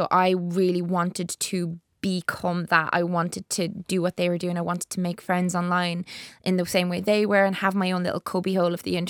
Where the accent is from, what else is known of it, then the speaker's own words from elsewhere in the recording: Dublin, County Dublin, Ireland; also born or lived in Navan / Skerries / Drogheda; Oh, my accent's so muddled. I'm a mongrel. I grew up in North Dublin, so I grew up in like Blanche and all that kind of thing. Then I lived in Navan, then I lived in Skerries, Drogheda